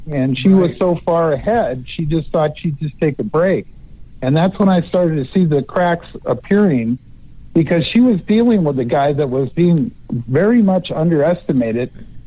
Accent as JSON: {"language": "English", "region": "Oregon", "country": "United States", "tie": "born or raised there", "said": "And I was up in my home state of Oregon last year"}